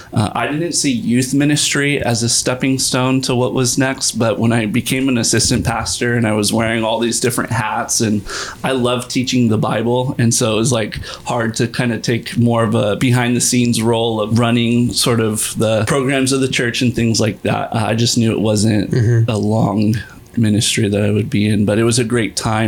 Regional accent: Santa Barbara, California, United States; And so this was different because when I was growing up in Santa Barbara, there was a bumper sticker that was popular. It said, keep LA 100 miles away.

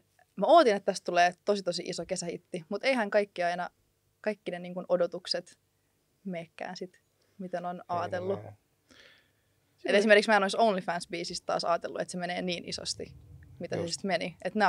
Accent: Espoo, Uusimaa, Finland; mä aina kettuillaan toisillemme, kun me ollaan espoolaisia, niin sitten me aina kiusataan siitä toisiamme

